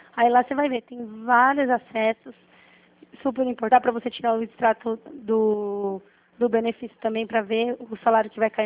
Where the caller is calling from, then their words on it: Franco da Rocha, São Paulo, Brazil; Eu sou de Franco da Rocha.